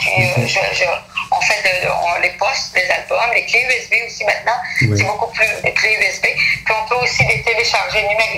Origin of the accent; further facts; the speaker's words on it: Quebec, Canada; Je suis acadienne, et puis quand j'étais plus jeune, puis que je disais que j'étais acadienne, les gens disaient « tu peux pas être acadienne, tu viens du Québec ».